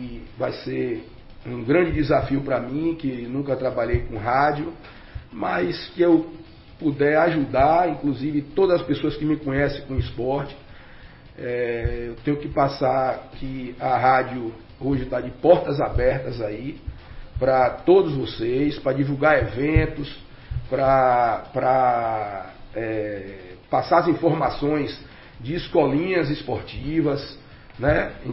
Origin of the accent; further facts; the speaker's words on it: Ilhéus, Bahia, Brazil; fui criado dentro de clube aqui em Ilhéus